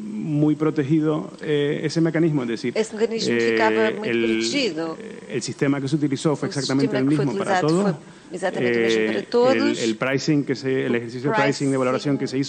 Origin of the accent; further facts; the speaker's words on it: Spain; soy español, o sea, soy licenciado en Derecho en España.